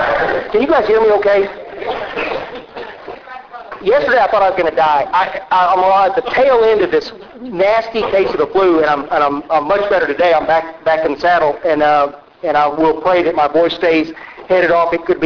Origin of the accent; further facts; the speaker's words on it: Kerrville, Texas, United States; I'm from Hill Country, Kerrville, and driving into